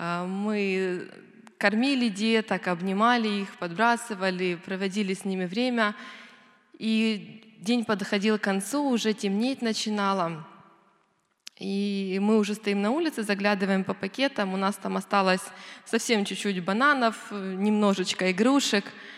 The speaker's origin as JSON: {"language": "Russian", "region": "Poltava Oblast", "country": "Ukraine", "said": "я из Полтавской области, живу сейчас возле города Кременчуг."}